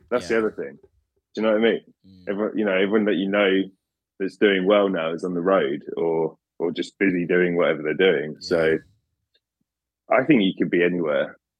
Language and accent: English; England, United Kingdom; now in Los Angeles, United States; I mean, we grew up in England. They don't really teach Spanish at school. We learned French.